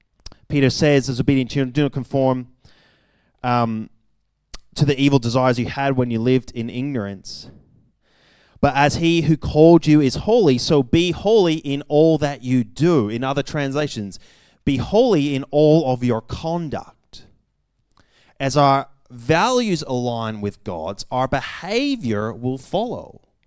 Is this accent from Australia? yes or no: yes; Australia; born there; accent: Canadian; also born or lived in Canada; Spent some time in Canada when I was young. I was born in Australia. Spending time in Canada, picked up an accent. The only one in my family who did, kept it. And so in Australia, I sound different.